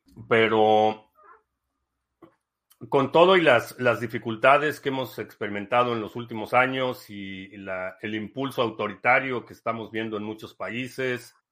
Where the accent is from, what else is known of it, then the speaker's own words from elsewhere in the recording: Mexico; moved away; pero yo como mexicano no tengo ninguna intención ni planes de regresar a México.